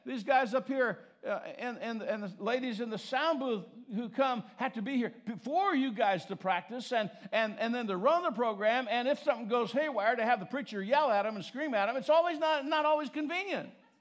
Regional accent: California, United States; Oh, it's so cold. I'm from California. This is so cold.

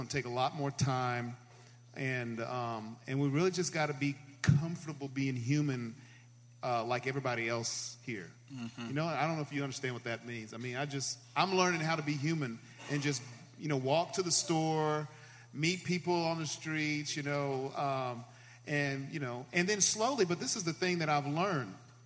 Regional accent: Memphis, Tennessee, United States; I grew up here in Memphis

